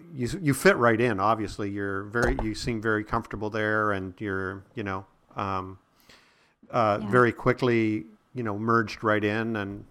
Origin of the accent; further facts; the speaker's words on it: Ontario, Canada; I'm from Ontario, so.